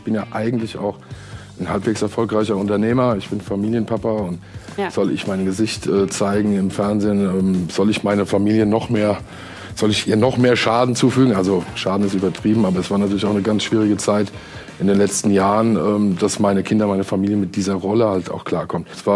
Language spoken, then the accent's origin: German; Limburg, Hesse, Germany; Limburg, meine Heimat, dort bin ich geboren und dort will ich auch bleiben.